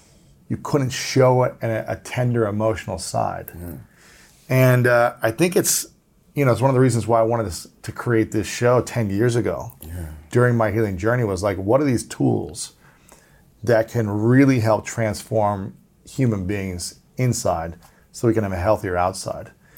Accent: Ohio, United States; You know, I grew up in Ohio, was never, you know, share with me how you feel.

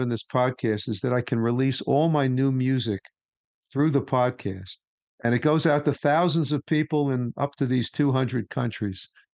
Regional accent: New York City, New York, United States; I come from New York City. New York City had a street, 48th Street in Manhattan. It was Music Row.

